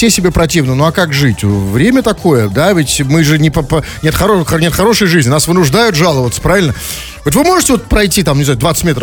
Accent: Saint Petersburg, Russia; Как мы, петербуржцы, культурная столица.

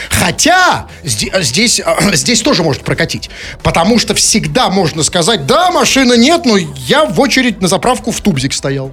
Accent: Saint Petersburg, Russia; Мы петербуржцы.

